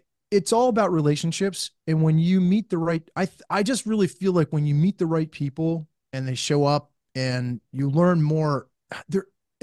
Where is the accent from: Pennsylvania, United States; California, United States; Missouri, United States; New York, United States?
Pennsylvania, United States; I grew up in Eastern Pennsylvania, grew up on a farm.